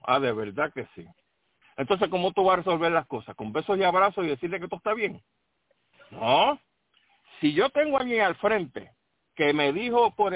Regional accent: Puerto Rico; nosotros tres tenemos algo en común. Uno, somos puertorriqueños.

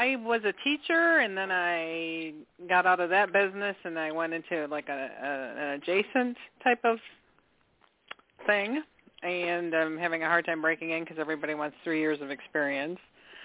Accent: Michigan, United States; I'm from Michigan.

